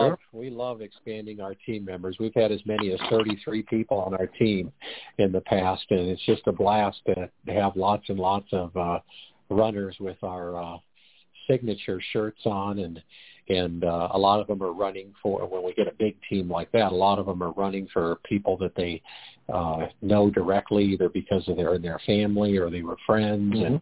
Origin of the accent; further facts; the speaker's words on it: Colorado Springs, Colorado, United States; moved away; So we always go to Colorado Springs every year, which I mentioned earlier, that's my hometown. It's where I grew up.